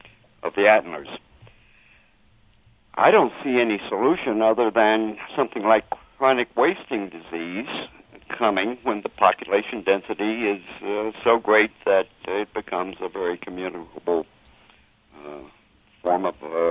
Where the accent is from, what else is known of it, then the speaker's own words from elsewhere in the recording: New Jersey, United States; I'm visiting my son in Homer. I'm from New Jersey, and deer there are one of the bane of my existence.